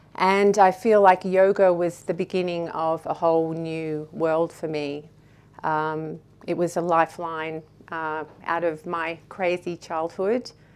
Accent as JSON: {"language": "English", "town": "Melbourne", "region": "Victoria", "country": "Australia", "tie": "born or raised there", "said": "So I was born in Melbourne, raised in the 60s and 70s."}